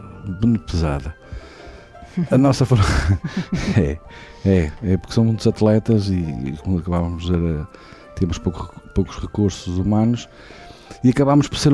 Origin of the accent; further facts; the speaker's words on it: Real, Portugal; Isto é uma paixão, somos de Real e gostamos do clube da nossa terra.